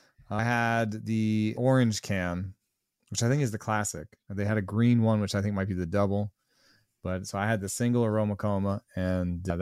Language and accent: English; Jamaica; born there; I was born in Jamaica, and there's something very similar about Hawaii when I land.